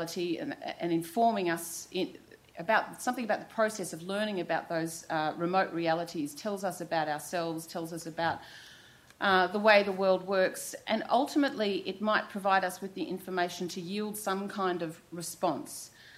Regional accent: Australia; I'm an Australian journalist writing largely for an Australian audience

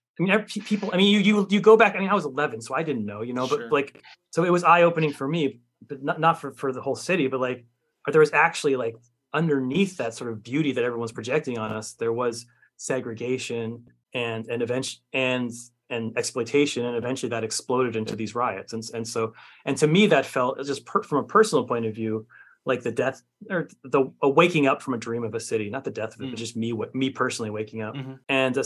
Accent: Los Angeles, California, United States; I grew up in Los Angeles. I was 11 years old when the LA riots happened

